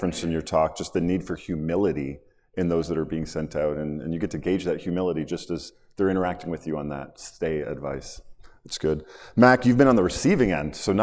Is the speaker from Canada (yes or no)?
yes; Canada; I'm a Canadian. Yeah. I haven't been to many places in America.